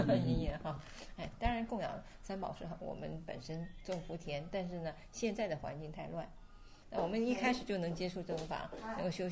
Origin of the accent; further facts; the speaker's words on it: Taiwan; now in United States; 我生长在台湾。啊，生在台湾，长在台湾，所以我们从小就在佛法里头长大